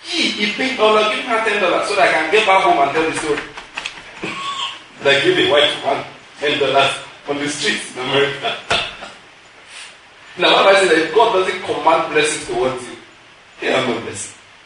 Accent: Owo, Ondo, Nigeria; now in Enugu, Nigeria; I'm from Ondo State. Alright? My father was born in Owo. I was also born in Owo. Alright? I married a woman from Delta State. And I live in Enugu State. And essentially my children were born here.

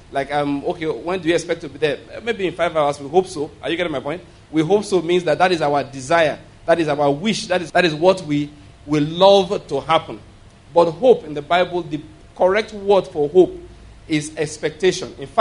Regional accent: Nigeria; Assuming I don't know anybody there, I don't live there, but because I'm a Nigerian, I'm so connected what is going on there.

